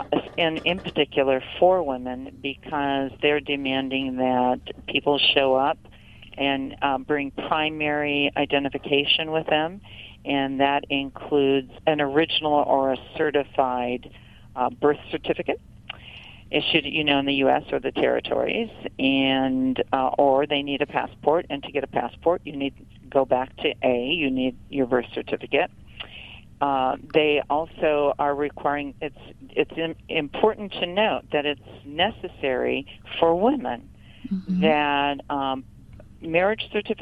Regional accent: Florida, United States; I'm from Florida

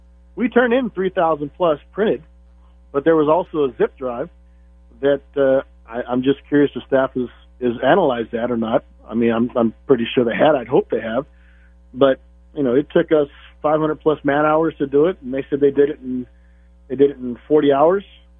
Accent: Las Vegas, Nevada, United States; I'm doing this as … who was born and raised here, Pat. I was born and raised in Nevada. I was born and raised in Las Vegas.

